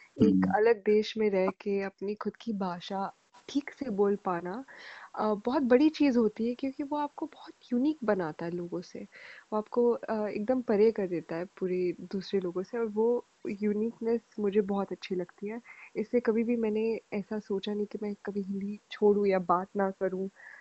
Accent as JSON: {"language": "Hindi", "town": "Pune", "region": "Maharashtra", "country": "India", "lives_now": "Australia", "said": "मैं पुणे से हूँ, सो मुंबई ज़्यादा दूर नहीं है"}